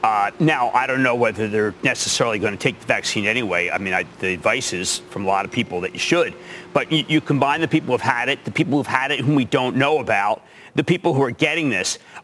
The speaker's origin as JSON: {"language": "English", "town": "Philadelphia", "region": "Pennsylvania", "country": "United States", "said": "because, you know, I'm from Philadelphia, and I love these people who make fun of me."}